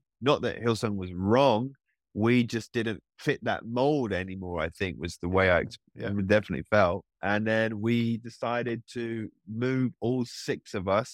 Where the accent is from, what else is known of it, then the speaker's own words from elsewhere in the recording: Reading, South East England, United Kingdom; we were about to plant a church with ARC in Reading, which is my hometown.